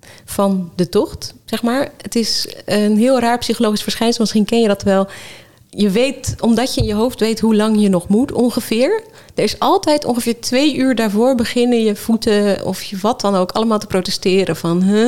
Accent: Netherlands; het is wel veel wilder dan wij als Nederlanders zelf van gewend zijn.

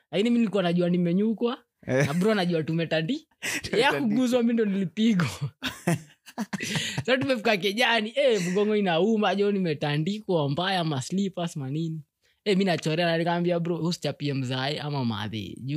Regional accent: Nairobi, Kenya; born there; Mi nimereiziwa, nilizaliwa Pumwani Hospital.

